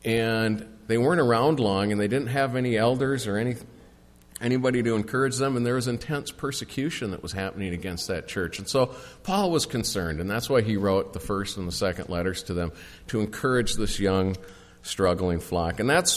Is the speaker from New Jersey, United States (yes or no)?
no; Minnesota, United States; I grew up in the Twin Cities.